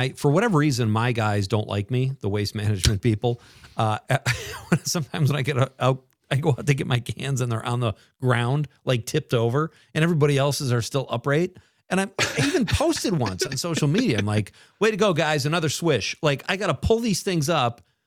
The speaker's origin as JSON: {"language": "English", "region": "Wisconsin", "country": "United States", "said": "We just mentioned we're from Wisconsin. We love the seasons."}